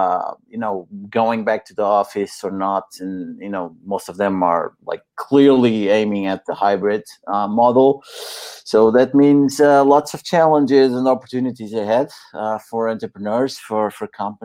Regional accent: Lisbon, Portugal; I'm from Lisbon. I would love people to go away so I have an emptier city, more livable city.

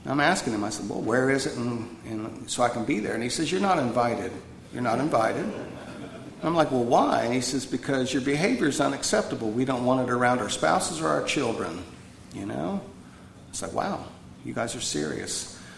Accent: Midwest, United States; the same kind of old-fashioned AA that I was raised with in the Midwest I found in South Carolina.

